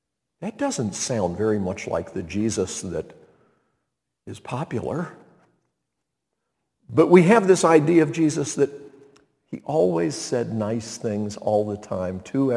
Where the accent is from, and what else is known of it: Montreat, North Carolina, United States; born or raised there